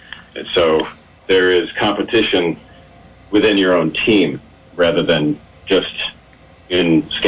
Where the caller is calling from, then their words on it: Seefeld, Tyrol, Austria; I'm joining you from Seefeld, Austria, which is a bit serendipitous, perhaps, because this is where Bill Koch won his medal in 76.